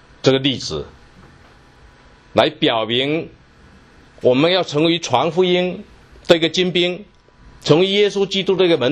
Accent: Zhangzhou, Fujian, China; born there; 我出生在福建漳州，不知道大家知不知道，在漳州有个女排训练基地

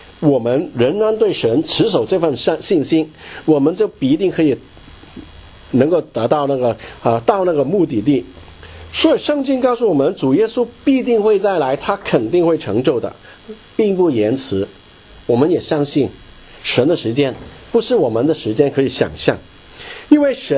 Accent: China; 环观我们身边，我们都是中国人，还有其他民族

